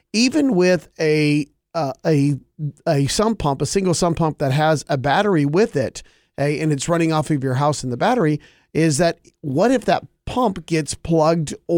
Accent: Colorado, United States; I'm from Colorado, I don't have problems driving in the snow.

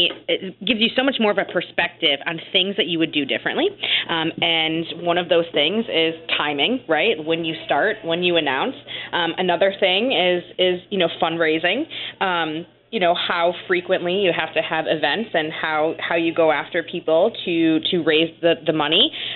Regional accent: New Britain, Connecticut, United States; I'm from New Britain. I'm from an urban community. I don't really come from much.

